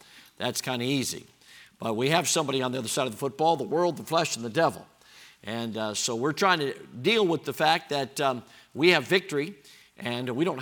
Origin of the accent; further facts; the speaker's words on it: United States; I remember that day kind of shaken up as an American because I'm thinking this doesn't happen.